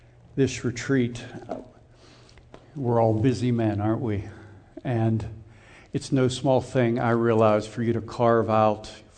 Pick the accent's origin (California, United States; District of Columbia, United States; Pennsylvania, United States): Pennsylvania, United States; Pittsburgh; moved away as an adult; also born or lived in Philadelphia, Pennsylvania; now in Tallahassee, United States; So I grew up in Pittsburgh, and Jason grew up in Pittsburgh too, right? So we share the black and gold thing. Lived there for about 20 years, and then lived in Philadelphia for about 30 years, and then moved down to Tallahassee about 3 years ago